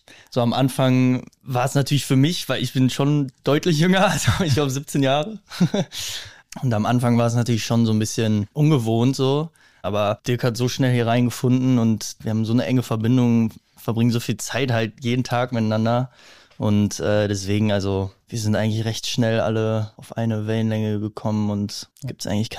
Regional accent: Bielefeld, North Rhine-Westphalia, Germany; ich komme aus Bielefeld.

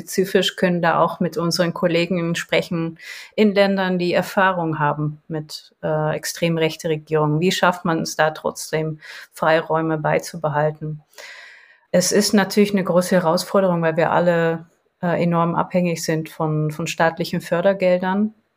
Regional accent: Poland; German is a second language; now in Germany; guck mal, das ist jetzt ein Film aus Polen, der hat einen Oscar gewonnen. Toll, das ist ein Teil von meiner Heimat.

